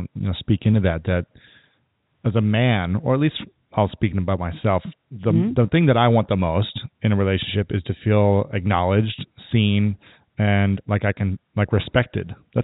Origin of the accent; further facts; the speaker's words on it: Ohio, United States; It's just a shame that you're from Michigan, because I'm from Ohio, but I won't hold it against you.